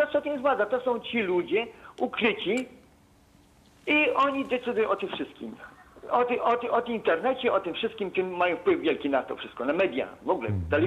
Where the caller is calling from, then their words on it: Kielce, Świętokrzyskie Voivodeship, Poland; Ja z Kielc, mój Andrzej z Kielc.